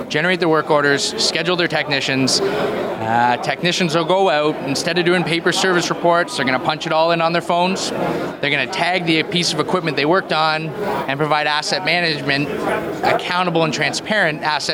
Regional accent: Canada; because we're Canadian, eh?

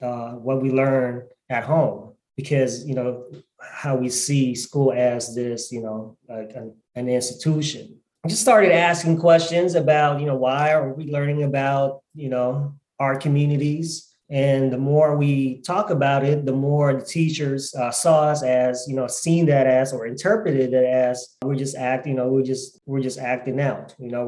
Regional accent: Seattle, Washington, United States; from Seattle, Washington, Central District. My folks moved to the Central District in the 1930s from the Philippines when the Philippines was a United States territory. Now, I've just been in the CD South End for all my life.

